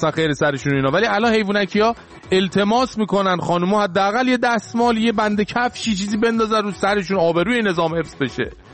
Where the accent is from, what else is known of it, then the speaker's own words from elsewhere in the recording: Iran; حالا به عنوان یه ایرانی وقتی به همسایه غربی نگاه میکنی